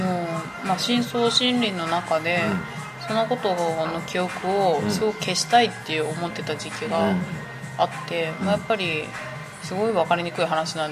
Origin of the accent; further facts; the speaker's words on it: Ehime, Japan; まあ、愛媛が出身なんですけど私、